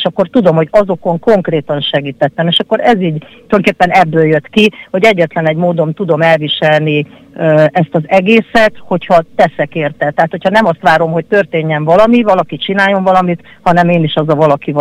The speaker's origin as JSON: {"language": "Hungarian", "town": "Kaposvár", "region": "Somogy", "country": "Hungary", "tie": "born or raised there", "said": "Kaposváron születtem, mindig városi lány voltam, sőt, emeletes házban éltünk, hozzáteszem, tehát, hogy akkor értse mindenki, hogy 63 éves vagyok."}